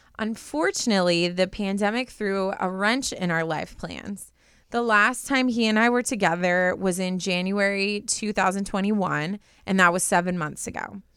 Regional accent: Canada; He's from the UK, and I'm from Canada.

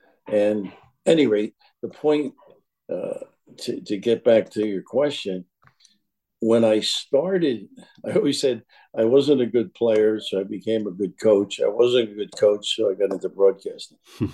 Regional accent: Kearney, New Jersey, United States; Yeah, it is Kearney, but it's probably more Hudson County. As I mentioned, soccer was the biggest sport in Kearney

